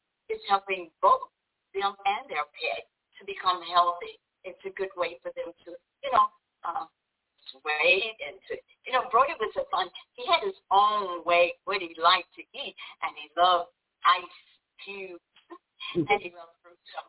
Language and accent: English; Birmingham, Alabama, United States; I'm from Birmingham, Alabama, and right now I work at the healthcare for girls.